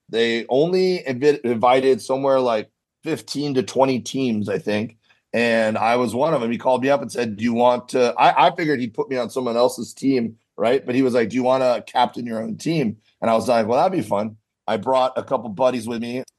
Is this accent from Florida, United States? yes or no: yes; Miami, Florida, United States; But most of our stories or episodes end up being about something with our growing up in Miami or some crazy stuff that, you know, all the Florida man stuff.